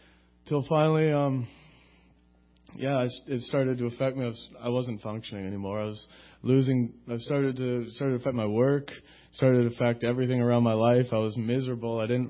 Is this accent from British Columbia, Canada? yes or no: yes; Langley, British Columbia, Canada; I grew up in Lower Mainland in Langley.